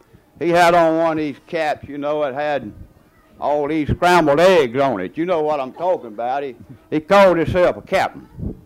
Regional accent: Steinhatchee, Florida, United States; like he told y'all, I'm from Steinhatchee. I don't know. How many of you ever been to Steinhatchee?

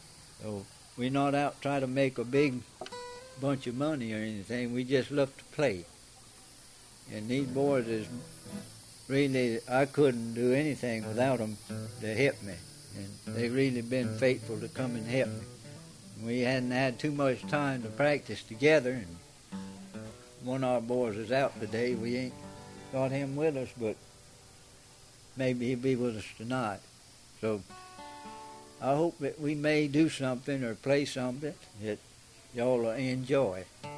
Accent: Old Town, Florida, United States; I'm from Old Town. We don't live, either one of us, very far apart, so we all from DC County.

